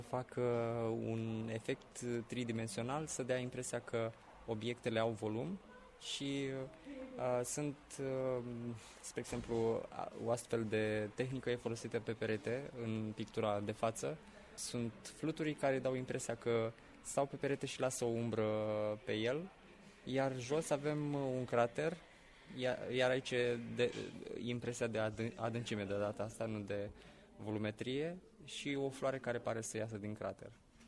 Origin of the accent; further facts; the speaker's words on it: Botoșani, Botoșani County, Romania; eu sunt din Botoșani.